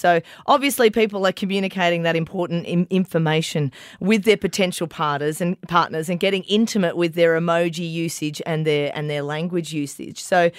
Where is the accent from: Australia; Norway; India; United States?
Australia; South Australia; I grew up in South Australia